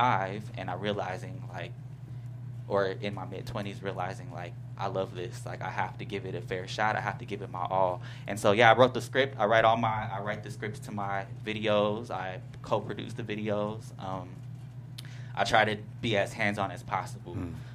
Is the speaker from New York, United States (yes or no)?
no; California, United States; Oh, from California.